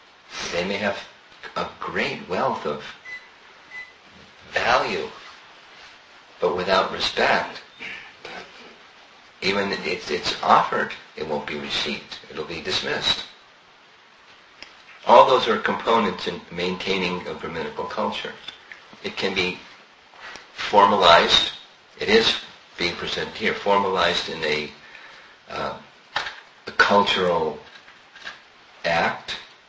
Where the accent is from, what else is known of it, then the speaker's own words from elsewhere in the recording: United States; When I was growing up in America